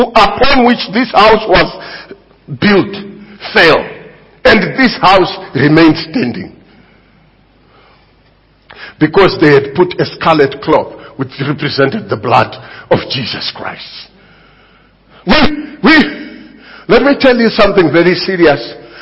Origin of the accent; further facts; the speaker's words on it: Zimbabwe; I come from Zimbabwe, at least you didn't know.